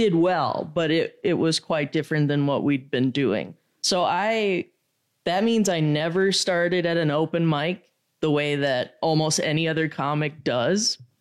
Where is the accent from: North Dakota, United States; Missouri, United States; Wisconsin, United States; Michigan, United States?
Wisconsin, United States; West Allis; because I'm from West Allis. So it's like I just went to college in Kenosha and then just moved back when that was done.